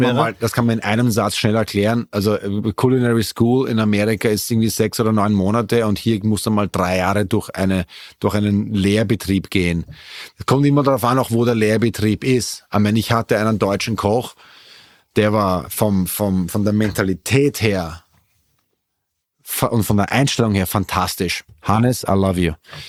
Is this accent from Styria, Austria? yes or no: no; Vienna, Austria; ich bin aus Wien